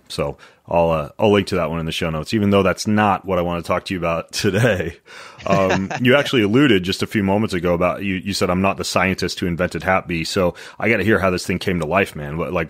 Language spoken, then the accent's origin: English; Spokane, Washington, United States; He happens to have studied theology right here in my hometown in Spokane.